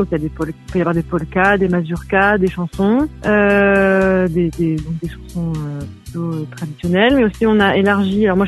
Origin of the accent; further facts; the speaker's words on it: Denain, Hauts-de-France, France; moved away as an adult; je suis moi-même issue du Nord, moi je viens de Denain, en fait j'ai grandi à Denain jusqu'à mes 18 ans.